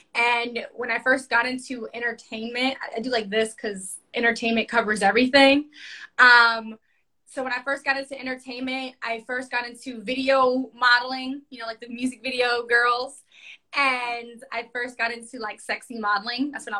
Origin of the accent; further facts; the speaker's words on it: The Bronx, New York, United States; And shout out to New York, I'm from the Bronx. Hey, Bronx girl, what?